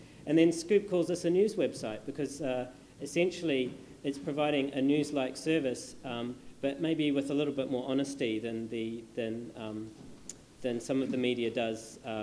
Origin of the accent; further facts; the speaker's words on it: New Zealand; I'm originally from New Zealand, so I'm quite familiar with some of the activity there.